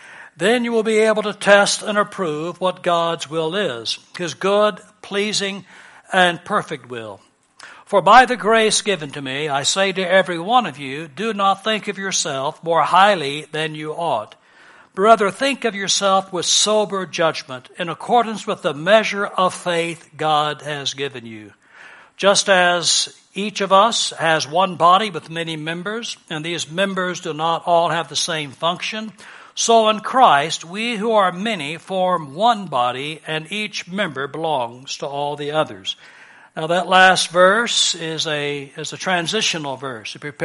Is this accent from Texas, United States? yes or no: yes; Texas, United States; By the way, pecan is the correct pronunciation. I know I'm from Texas.